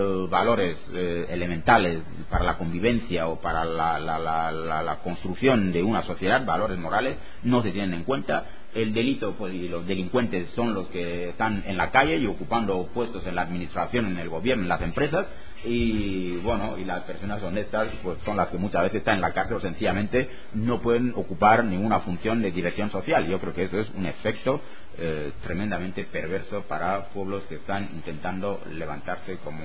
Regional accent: Mbini, Litoral, Equatorial Guinea; porque yo soy natural de Mbini

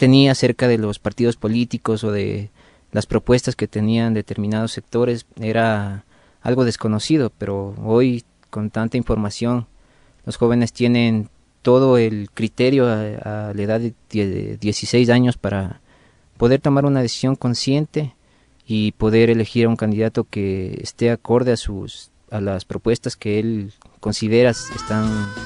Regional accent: Quito, Pichincha, Ecuador; tengo 26 años, estudié en la Politécnica Salesiana, soy de Quito, Ecuador

